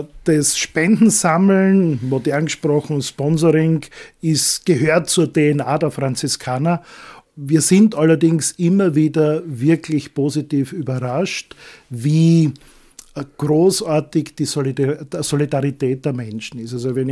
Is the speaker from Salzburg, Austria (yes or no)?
no; Güssing, Burgenland, Austria; born there; also ich bin gebürtiger Güssinger, Südburgenländer.